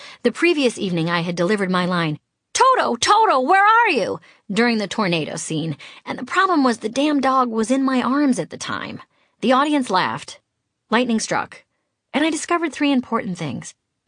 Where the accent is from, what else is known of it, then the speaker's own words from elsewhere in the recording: Massachusetts, United States; accent: New England; I looked at my high hair and heard my New England accent and realized I was certainly bringing a lot of Boston to my Boston College experience.